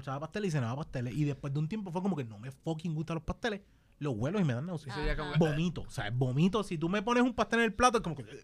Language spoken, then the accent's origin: Spanish; Cagua, Aragua, Venezuela; pues yo soy de Cagua.